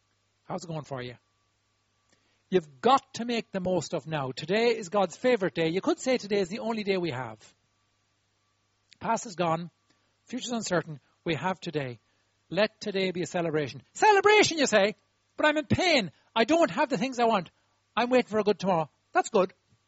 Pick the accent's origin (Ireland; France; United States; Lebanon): Ireland; We're Irish people. We're good at this. We love this moment when destiny changes.